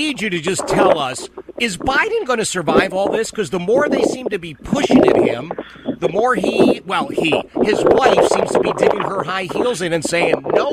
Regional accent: Philadelphia, Pennsylvania, United States; Hey, I grew up in Philadelphia. Our motto was vote early, vote often.

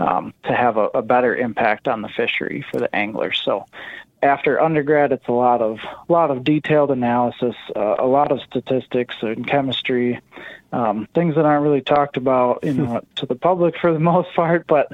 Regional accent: West Bend, Wisconsin, United States; I grew up in West Bend fishing the Milwaukee River, mostly for smallmouth bass. And then we had a family place up north in northern Wisconsin.

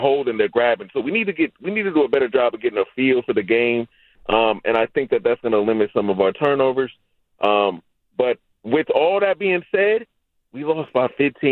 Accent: Hunters Point, California, United States; You know, I'm from Hunters Point, California. I grew up, I wasn't allowed to call fouls or I couldn't play.

